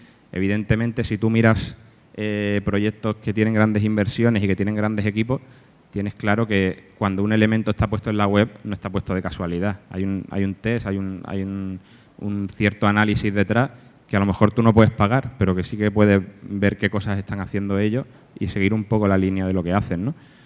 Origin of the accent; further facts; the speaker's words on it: Malaga, Andalusia, Spain; now in Alicante, Spain; yo soy de Málaga, pero vivo aquí en Alicante hace 5 años porque mi mujer es de aquí